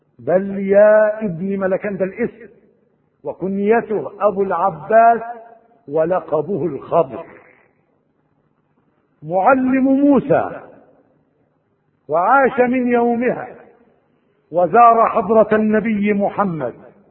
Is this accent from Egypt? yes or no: yes; Egypt; كثير من إخواننا عندنا في مصر